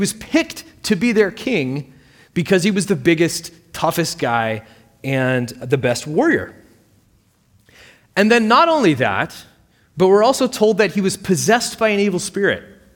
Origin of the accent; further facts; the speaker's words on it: Maine, United States; I grew up in Maine, a small town in Maine, and so sledding was like an every year, all the time experience for me growing up.